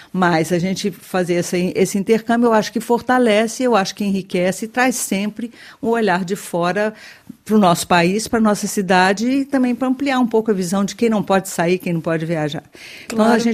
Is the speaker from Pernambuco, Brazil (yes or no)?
no; Minas Gerais, Brazil; Nós somos de Minas Gerais. Minas Gerais é muito diferente do Rio de Janeiro.